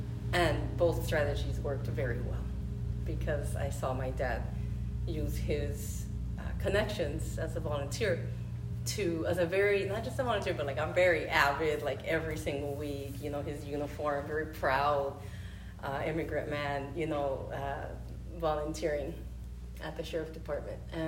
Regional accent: Los Angeles, California, United States; So I grew up in East

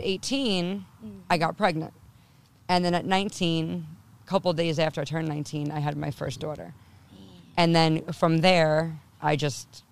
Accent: New York, United States; Well, I mean, I'm from Long Island, born and raised. You know, I've probably lived, God, every part of this beautiful, disgusting island. I've lived from east to west.

